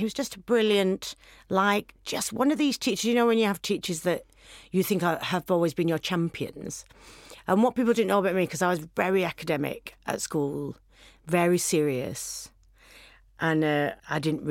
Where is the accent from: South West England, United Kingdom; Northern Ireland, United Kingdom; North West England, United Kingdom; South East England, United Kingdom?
North West England, United Kingdom; Accrington; I went to Moorhead High School in Accrington. I'm from Accrington in Lancashire.